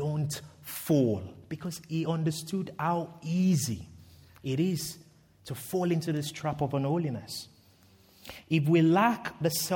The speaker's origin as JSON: {"language": "English", "town": "Ilorin", "region": "Kwara", "country": "Nigeria", "tie": "born or raised there", "said": "See, he bought a piece of land in my hometown of Ilorin back in the 80s and saved up brick by brick to build the family home."}